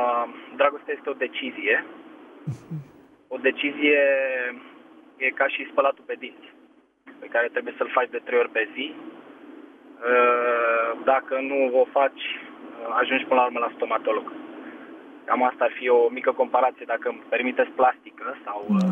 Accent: Bucharest, Romania; sunt din București.

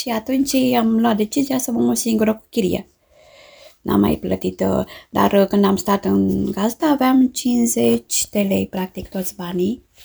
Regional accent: Ștefănești, Argeș, Romania; Eu am crescut la Ștefănești Argeș și acum eu stau cu Kilian Piteș, care este la 10 minute cu mașina distanță.

